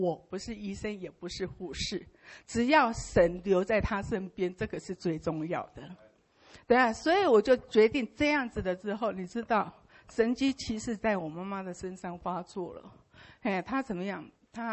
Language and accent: Chinese; Taiwan; 那时候我心里好紧张，我是台湾人啊。